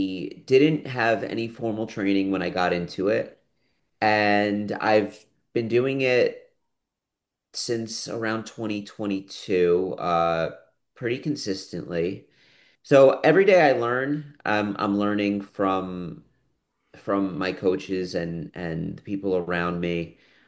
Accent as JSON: {"language": "English", "country": "United States", "tie": "born or raised there", "said": "And when I was growing up in the United States here, we have these garage sales."}